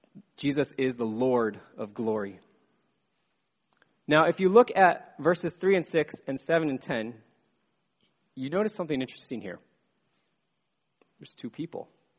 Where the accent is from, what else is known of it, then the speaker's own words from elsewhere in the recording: Sacramento, California, United States; And my hometown of Sacramento had a parade like this a few years ago.